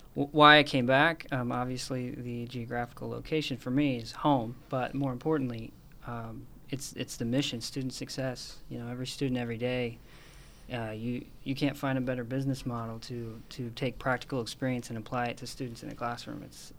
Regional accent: Iowa, United States; To piggyback a little bit, I'm also from Iowa originally

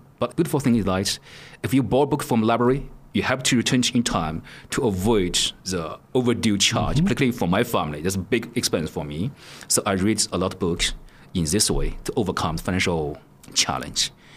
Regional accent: Luoyang, Henan, China; English is a second language; I was born in one ordinary family in one economically disadvantaged district of my hometown, Luoyang, in China.

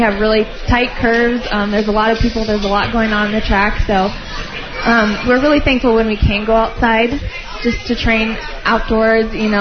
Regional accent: Minnesota, United States; also born or lived in St. Joseph, Missouri; I was born in St. Joseph, Missouri, and then my family moved up to Minnesota about 12 years ago.

